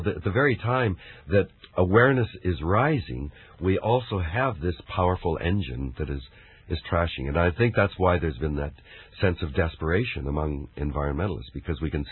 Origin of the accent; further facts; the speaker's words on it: Vancouver, British Columbia, Canada; I was born in Vancouver in 1936. When I was a boy in Vancouver, we could fish right off Spanish banks in the middle of the city for halibut.